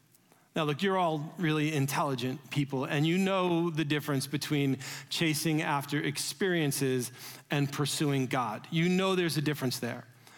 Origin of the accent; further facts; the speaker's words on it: New York, United States; Growing up in New York, I can remember every morning my parents driving us to school and hearing the traffic going on 1010 News Radio.